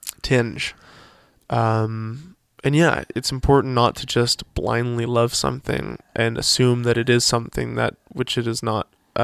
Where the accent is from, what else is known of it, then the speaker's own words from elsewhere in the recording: Canada; it feels weird to go there as a Canadian